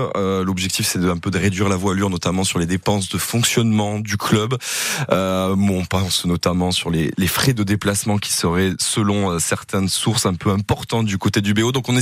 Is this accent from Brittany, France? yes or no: no; Toulouse, Occitanie, France; Je suis Toulousain après.